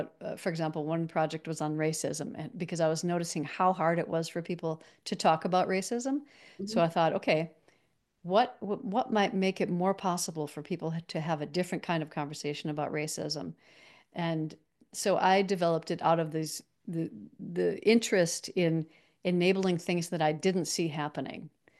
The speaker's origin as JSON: {"language": "English", "town": "Minneapolis", "region": "Minnesota", "country": "United States", "tie": "born or raised there", "said": "I grew up in Minneapolis in Minnesota, and there was a children's theater school that was connected to a professional theater."}